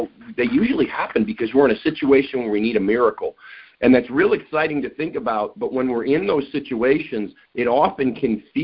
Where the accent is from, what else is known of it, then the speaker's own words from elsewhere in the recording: Boston, Massachusetts, United States; born there; I was born in Boston, lying in hospital in the Back Bay Area, gosh, 52 years ago.